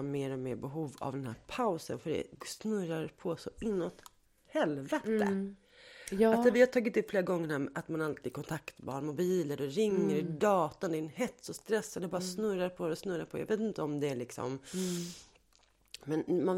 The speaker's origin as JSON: {"language": "Swedish", "town": "Helsingborg", "region": "Skåne", "country": "Sweden", "tie": "born there", "said": "Det fanns ju i Helsingborg där jag är född."}